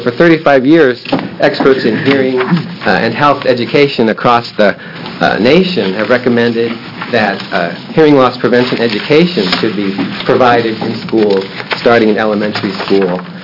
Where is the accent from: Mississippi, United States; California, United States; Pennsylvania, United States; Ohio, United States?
California, United States; San Francisco; also born or lived in Portland; Well, I grew up in San Francisco, worked down there. Most people said tinnitus. Moved to Portland, where there's the first tinnitus clinic in the world.